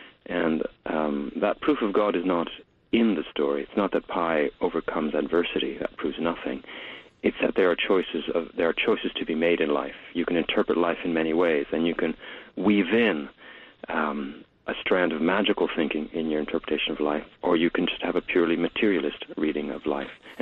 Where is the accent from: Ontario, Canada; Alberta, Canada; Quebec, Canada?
Quebec, Canada; I come from Quebec, from French Canada, which is the most secular administration, most secular province in all of North America.